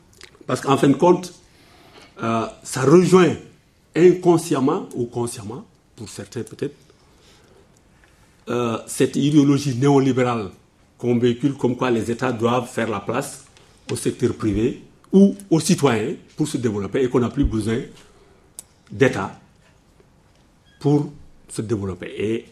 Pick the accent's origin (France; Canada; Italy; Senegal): Senegal; c'est un problème que nous avons eu à poser chez nous en Afrique et au Sénégal